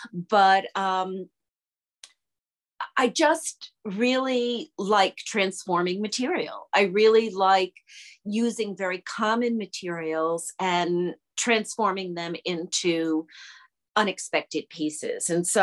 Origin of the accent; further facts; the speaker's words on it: Connecticut, United States; I'm from Connecticut. I call myself a mixed media artist.